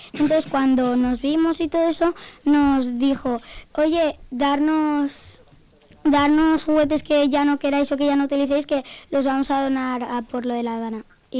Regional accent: Siete Aguas, Valencian Community, Spain; De Siete Aguas.

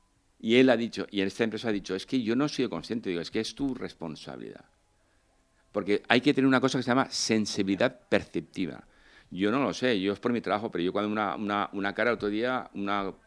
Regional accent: Valencian Community, Spain; Sí, somos fenicios. Y más los valencianos, madre mía. Y quiero mi tierra muchísimo

